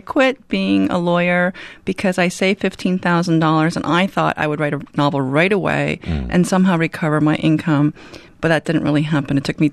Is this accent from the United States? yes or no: yes; Queens, New York, United States; was 7 and a half when I came to the country with my sisters. I'm the middle of three girls. We grew up in Elmhurst, Queens, just like the character